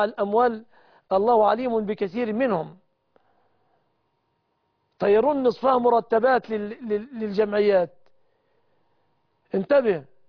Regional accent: Egypt; أن يحفظ بلادنا مصر وسائر بلاد المسلمين

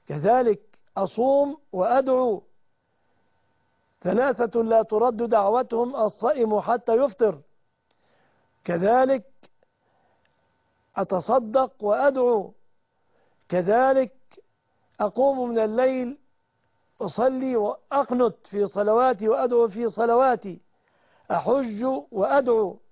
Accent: Egypt; يحفظ بلادنا مصر

